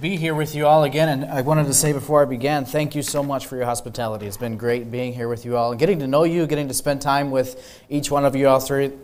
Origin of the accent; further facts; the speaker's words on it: Peru; I grew up in Peru. My family moved down there a little bit over 20 years ago now, and I'm thankful for the heritage that the Lord has given us.